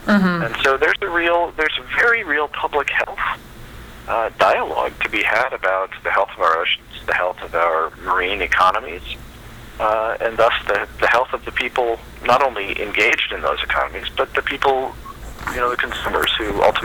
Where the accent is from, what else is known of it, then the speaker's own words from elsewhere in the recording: Washington, District of Columbia, United States; now in Boston, United States; born and raised in Washington, D.C., spent a lot of time down on the Chesapeake Bay, specifically tributaries of, and all over the world, working as a fisherman over in Africa.